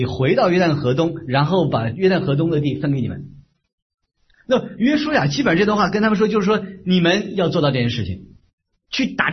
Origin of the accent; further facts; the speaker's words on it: New York, United States; 我来自纽约，上周纽约上周呢有一样的土特产啊